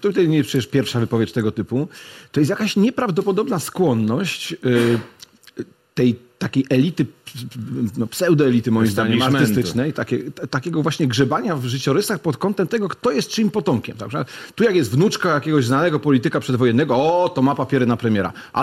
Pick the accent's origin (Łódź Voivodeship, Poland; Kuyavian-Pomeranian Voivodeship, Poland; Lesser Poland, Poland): Łódź Voivodeship, Poland; Radomsko; Ja na przykład pochodzę z małego miasteczka, z Radomska i się zawsze tym bardzo chwaliłem.